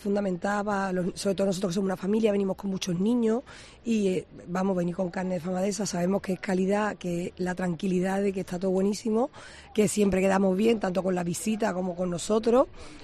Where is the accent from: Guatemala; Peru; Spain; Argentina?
Spain; Málaga, Andalusia; Pues nosotros que somos una familia de Málaga, un grupo grande de Málaga